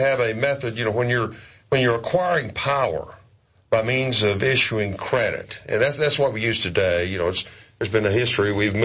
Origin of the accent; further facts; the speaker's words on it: Huntsville, Alabama, United States; I grew up in Alabama. I've lived in Huntsville, Alabama, virtually all my life since I was about 3 years old.